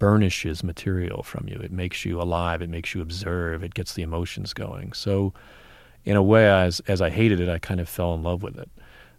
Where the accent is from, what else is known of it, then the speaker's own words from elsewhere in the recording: East Coast, United States; I come from the East Coast, and part of my journey was, as it is with many people, is let me get out of town, let me get as far away from where I grew up as possible